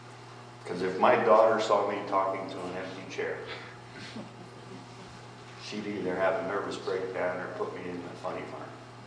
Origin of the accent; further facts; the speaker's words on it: Pennsylvania, United States; They go all the way to my hometown in Pennsylvania.